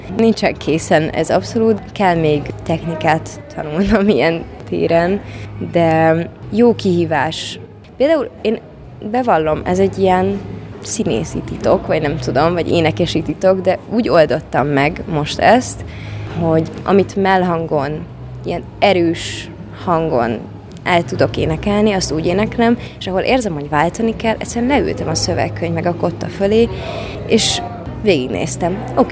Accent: Budapest, Hungary; én Budapesten nőttem fel, ott jártam iskolába, egyetemre, ott is voltam gyakorlaton színházba

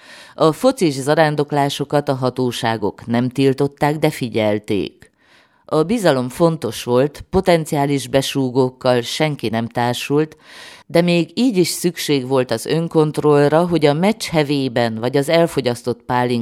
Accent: Miercurea Ciuc, Harghita, Romania; Én arra emlékszem csíkszeredaiként, hogy szervezkednek a férfiak, hogy melyik autóval megyünk, hogy állunk a benzinkvótával

